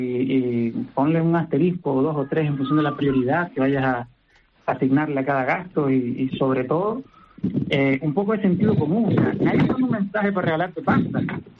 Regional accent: Venezuela; now in Spain; yo soy venezolano, llevo 20 años aquí, pero yo viví de cerca todo el tema de Chávez y tal.

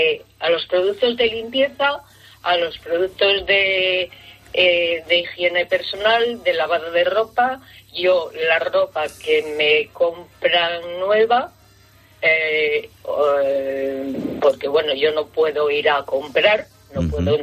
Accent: Gijón, Asturias, Spain; Yo vivo, soy de Gijón

